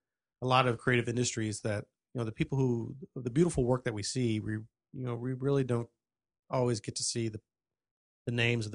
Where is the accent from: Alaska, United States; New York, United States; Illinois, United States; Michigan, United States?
Illinois, United States; East St. Louis; So I'm actually from the East St. Louis area.